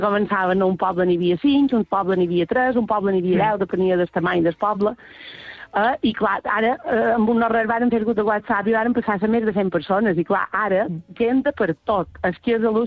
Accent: Balearic Islands, Spain; com a mallorquina.

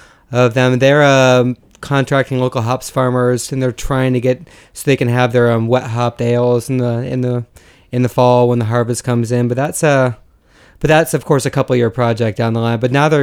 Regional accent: Midwest, United States; But I grew up in the Midwest, so I should have been.

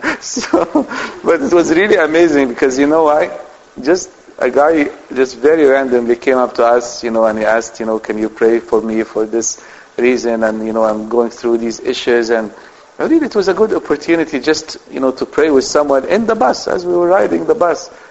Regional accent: Toronto, Ontario, Canada; I come from Toronto, that is even colder than down here.

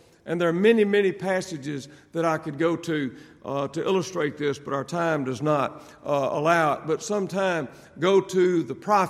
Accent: Mississippi, United States; I was born and raised in Mississippi. Now, that is three syllables. I've actually heard people from Mississippi say Mississippi

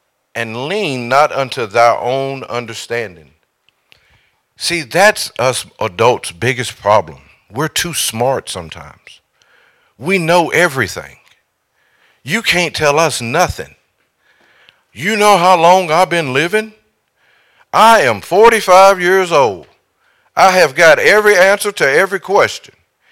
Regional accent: Eden, United States; I'm from Eden. We didn't have a big vocabulary.

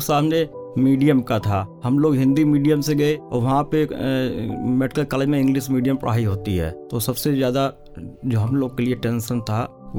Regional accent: Nawabganj, Uttar Pradesh, India; मेरी प्रारंभिक शिक्षा हाई स्कूल नवाबगंज गोंडा से हुई, इंटर भी नवाबगंज गोंडा से हुआ, उसके बाद MBBS मैंने KGMC लखनऊ से किया।

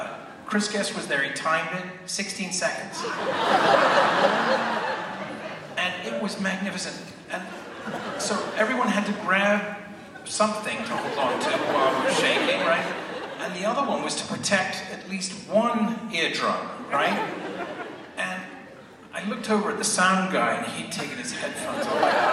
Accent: England, United Kingdom; I'm from England, and, you know, it's different in England, the way people deal with other people.

